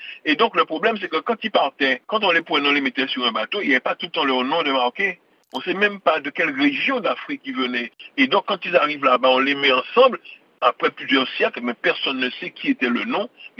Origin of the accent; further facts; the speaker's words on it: Guadeloupe; Moi, je ne suis pas béninois. Mais j'ai même dit que je vais prendre la nationalité béninoise si on me la donne. On me l'a proposé, je vais la prendre. Je suis guadeloupéen, même temps je suis français.